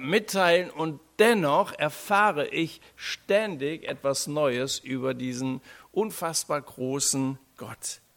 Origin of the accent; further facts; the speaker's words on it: Rhineland-Palatinate, Germany; Wie könnte dann ein Mensch aus Raubach oder aus Dillen, wo ich herkomme, irgendetwas Verlässliches über ihn sagen können?